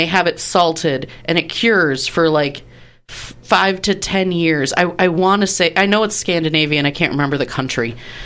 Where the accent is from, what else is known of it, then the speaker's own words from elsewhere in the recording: United States; Maybe it's because we're American.